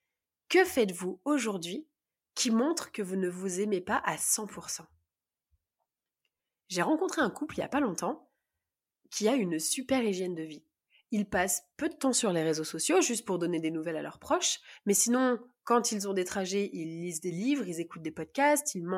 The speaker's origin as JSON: {"language": "French", "town": "Grenoble", "region": "Auvergne-Rhône-Alpes", "country": "France", "said": "Ceux qui savent que je viens de Grenoble"}